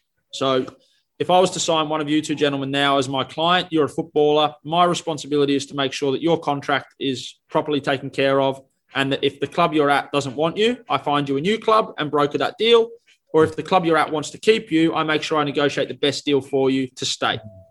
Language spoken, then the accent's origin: English; Australia; accent: Australian; now in England; What I'm an Australian guy landing in England. I don't know fucking anyone. I've got an Australian accent